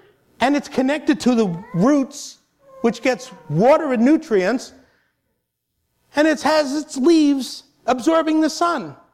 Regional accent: Brooklyn, New York, United States; I'm from Brooklyn, and I taught seventh grade for 36 years.

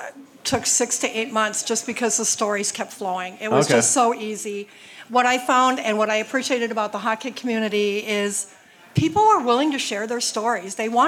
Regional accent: Roseau, Minnesota, United States; Well, I grew up in Roseau.

